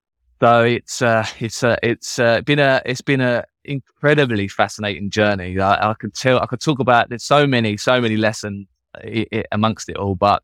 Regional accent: London, United Kingdom; I was born in London, but grew up in London, in England, for most of my life.

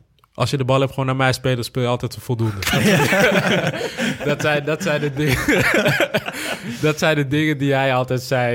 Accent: Amsterdam, North Holland, Netherlands; Ik kom uit Amsterdam. Ik was in Amsterdam-Oost geboren, vlakbij de meer. En op het moment zeg maar, dat ik verhuisde naar de Bijlmer, verhuisde Ajax ook naar de Bijlmer.

